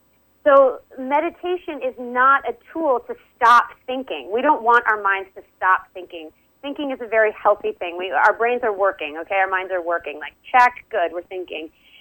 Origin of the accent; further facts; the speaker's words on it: East Coast, United States; I'm from the East Coast originally. I've been, you know, grew up like playing in the woods.